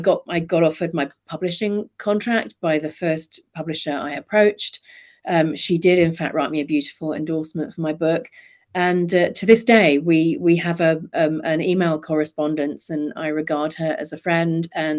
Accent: United Kingdom; But let's face it, we're British and that's a really British thing to do.

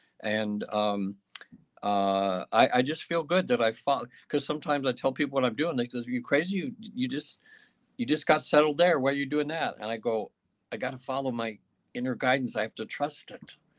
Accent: Sacramento, California, United States; I was from Sacramento, but I was down in LA.

